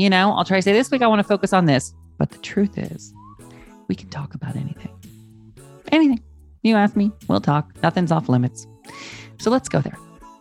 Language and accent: English; Washington, United States; cause I grew up in Washington State, right under British Columbia.